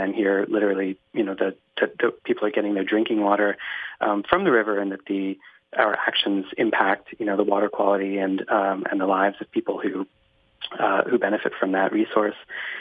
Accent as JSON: {"language": "English", "town": "Brooklyn", "region": "New York", "country": "United States", "said": "I think I come from Brooklyn, New York, and I've been working on waterways with my collective Marley Barum for about the past 10 years."}